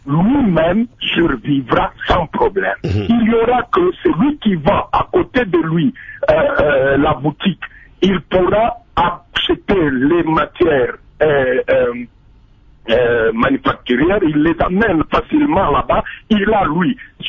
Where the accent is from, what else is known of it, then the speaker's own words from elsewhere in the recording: Luiza, Kasaï-Central, DR Congo; si le cultivateur qui a chez nous, si le cultivateur qui a chez moi à Louisa, chez moi à Mueka, à Kanyama